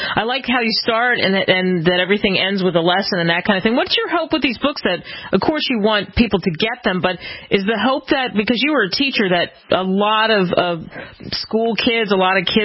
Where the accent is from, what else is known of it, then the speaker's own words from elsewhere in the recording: Pennsylvania, United States; And I grew up outside of Philadelphia, so we would see the Liberty Bell and all of that every single day of our lives.